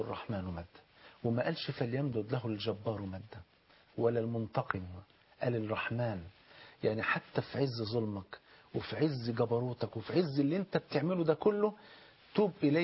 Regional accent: Egypt

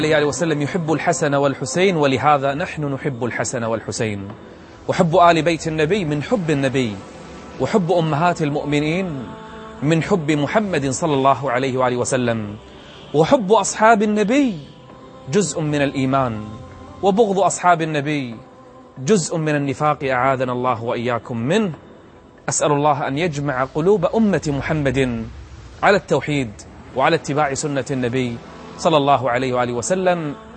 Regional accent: Kuwait; ديرتنا الكويت،

